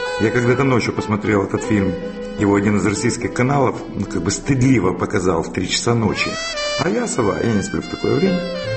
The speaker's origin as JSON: {"language": "Russian", "region": "Kyiv", "country": "Ukraine", "tie": "born or raised there", "said": "все, что было со мной, было в моем родном городе в Киеве, где я родился, живу."}